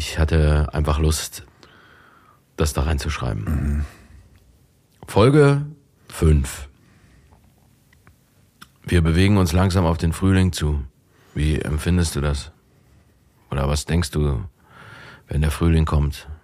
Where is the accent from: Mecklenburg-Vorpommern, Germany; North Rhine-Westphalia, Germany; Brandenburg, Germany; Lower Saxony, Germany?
Brandenburg, Germany; Potsdam; Ich bin in Potsdam geboren.